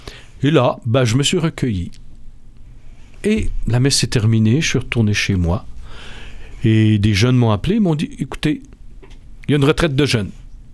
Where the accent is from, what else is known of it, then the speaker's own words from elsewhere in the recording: Quebec, Canada; Alors, je suis allé dans ce qu'on appelle chez nous, au Québec, un café